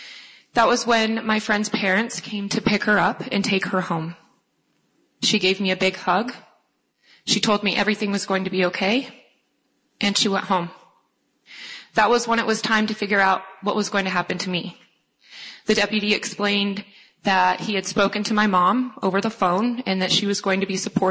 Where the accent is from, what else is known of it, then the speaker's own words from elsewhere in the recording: Montana, United States; born there; I was born on the Blackfeet Reservation here in Montana.